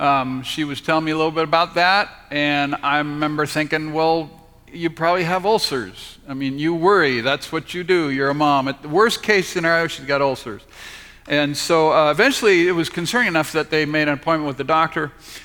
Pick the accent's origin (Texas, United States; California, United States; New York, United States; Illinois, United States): California, United States; Mission Viejo; also born or lived in San Diego; I was born in San Diego and grew up in Southern California in Southern Orange County, little dot on the map that in 1969 most people had never heard of called Mission Viejo.